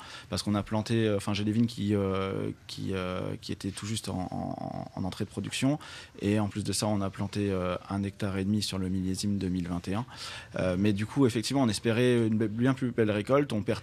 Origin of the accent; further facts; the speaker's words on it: Northeast France, France; je suis du Nord-Est